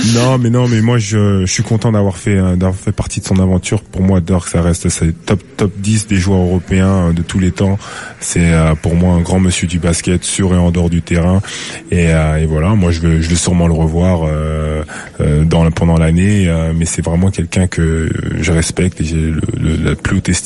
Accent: Benin; Mes origines, tu les connais. Je suis béninois, pas congolais.

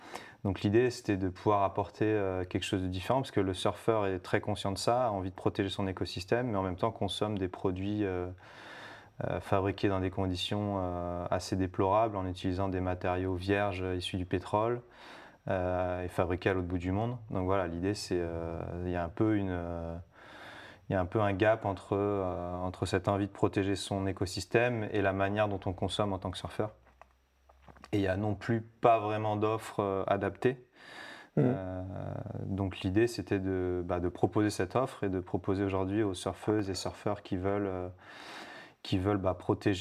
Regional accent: Millau, Occitanie, France; je suis originaire de Millau dans l'Aveyron.

